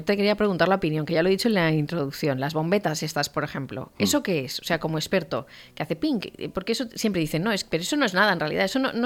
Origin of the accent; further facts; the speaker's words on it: Valencia, Valencian Community, Spain; nosotros que somos valencianos y en fin, estando toda la vida en Valencia y viviendo las fiestas